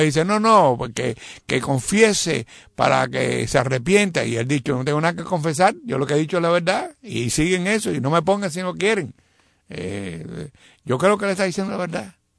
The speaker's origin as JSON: {"language": "Spanish", "country": "Cuba", "said": "como nosotros somos cubanos"}